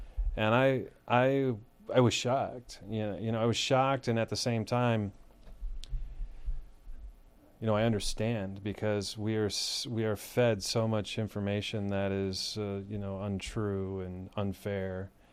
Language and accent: English; Michigan, United States; moved away as an adult; now in Boston, United States; I was raised in Michigan. I've been in Boston. I moved out there for work about 17 years ago.